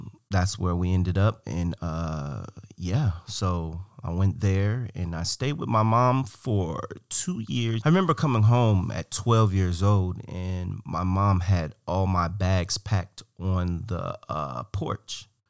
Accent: Cleveland, Ohio, United States; When we talk about who I am, I grew up in Cleveland, Ohio.

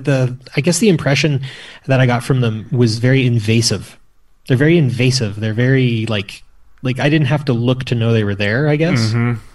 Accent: Canada; I'm from Canada

